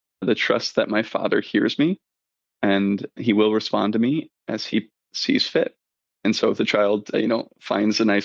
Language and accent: English; Fort Wayne, Indiana, United States; I'm from Fort Wayne, just an hour and a half south of Elkhart. I'm from a big family, the oldest of 10